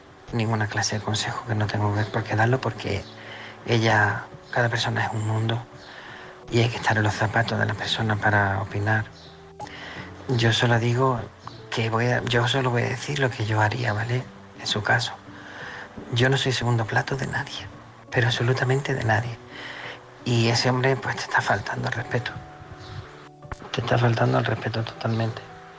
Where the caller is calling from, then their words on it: Málaga, Andalusia, Spain; de Málaga.